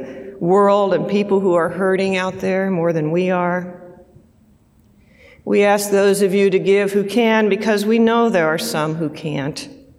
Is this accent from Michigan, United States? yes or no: no; Los Angeles, California, United States; all three of our kids live a half hour from where I grew up in Los Angeles.